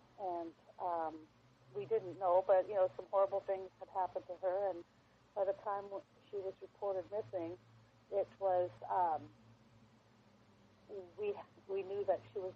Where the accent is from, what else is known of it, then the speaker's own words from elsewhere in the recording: Kamloops, British Columbia, Canada; I grew up in Kamloops, which at the time probably had 70,000 people. Now has probably 90,000, 95,000.